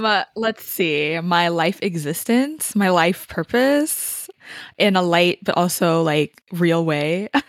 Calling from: California, United States; I am calling in from Tamian land, also known as the South Bay Area in California.

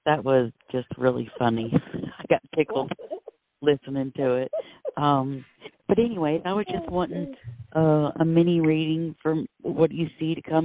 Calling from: Florida, United States

